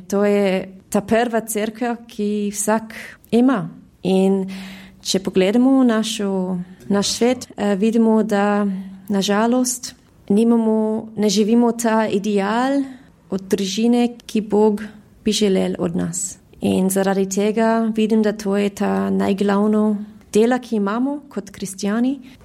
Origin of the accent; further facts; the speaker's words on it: Sydney, New South Wales, Australia; Ja, rodila sem se v Sidneju. Moji starši so Slovenci. Mama je iz Eliske Bistrice na Primorskem in moje oče je iz Šentrupet na Dolenskem.